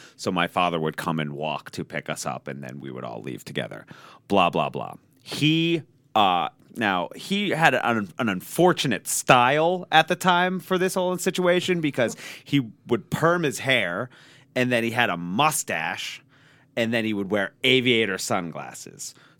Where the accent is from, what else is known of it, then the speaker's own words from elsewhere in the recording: Beverly, Massachusetts, United States; born there; Massachusetts. I was born in Beverly. My parents taught in Revere, and that's where they're from.